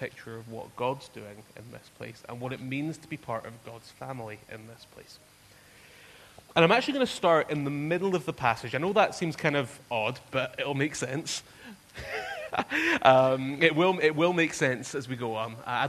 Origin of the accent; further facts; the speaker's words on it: Aberdeen, Scotland, United Kingdom; I grew up in Aberdeen in the northeast, and Aberdeen's a big town.